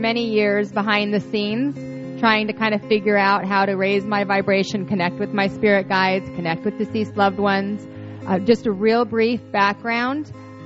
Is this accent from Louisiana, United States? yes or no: no; Salt Lake City, Utah, United States; I was raised in Salt Lake City, Utah, and so that wasn't the normal experience for people